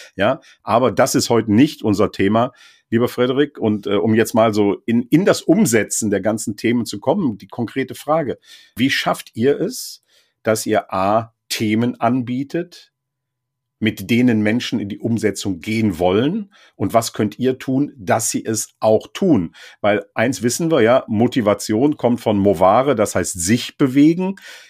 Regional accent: North Rhine-Westphalia, Germany; ich komme ja aus dem Rheinland, auch obwohl ich an der Nordsee wohne.

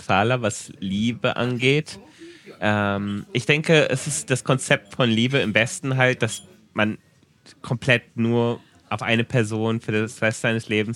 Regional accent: Germany; now in Japan; Natürlich ist es für mich als Deutscher dann manchmal, wo ich denke, dadurch, dass ich mich ein bisschen darüber aufrege.

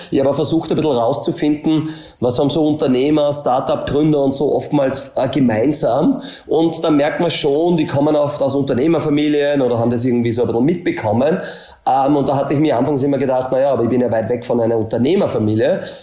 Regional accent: Upper Austria, Austria; Ich komme aus Österreich, dann ist es eh schon immer relativ schwierig, Details zu erklären. Also Linz ist immer zwischen Salzburg und Wien, kennt nicht jeder, ist so eine Stadt mit 200.000 Einwohnern. Bin aber eigentlich von einem kleinen Dorf, von einem Bauernhof dort aufgewachsen

